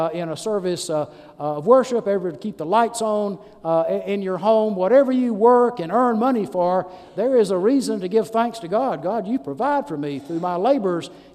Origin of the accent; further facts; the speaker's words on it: Alabama, United States; I remember growing up around Fort Rucker.